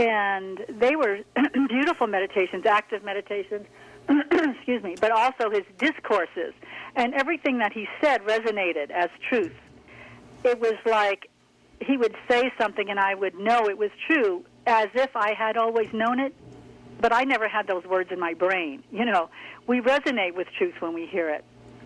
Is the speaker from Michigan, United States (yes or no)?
no; New York, United States; born there; also born or lived in California; I was born in New York, moved to California, lived there for 4 years, back to New York. But I was Catholic